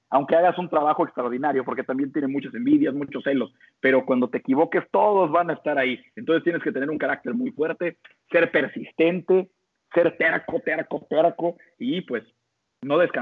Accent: Puebla, Mexico; now in Monterrey, Mexico; Yo para empezar, yo soy de Puebla. Yo llegué a Monterrey hace casi 20 años

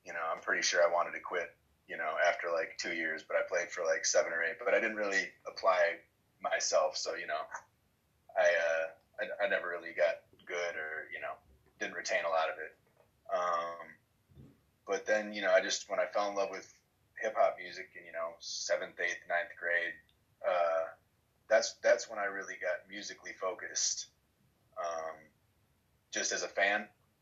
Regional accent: Wisconsin, United States; moved away as an adult; now in St. Louis, United States; No, I grew up in Wisconsin. Kind of the closest thing to being Canada without being Canada, so to speak. And then I came to St. Louis for college. So when I was 18.

